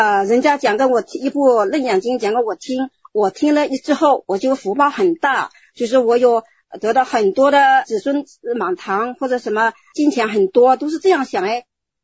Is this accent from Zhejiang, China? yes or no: yes; Qingtian, Zhejiang, China; 那么在我们老家的青田那里